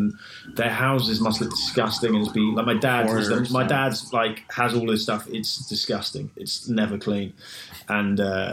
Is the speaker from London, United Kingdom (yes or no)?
yes; London, United Kingdom; London, England.